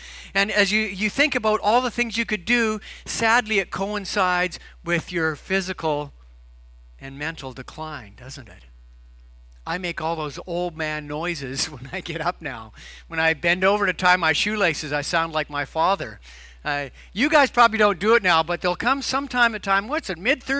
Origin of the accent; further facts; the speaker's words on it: Vancouver, British Columbia, Canada; born there; I was born in Vancouver, but the first house my parents lived in was in Burnaby.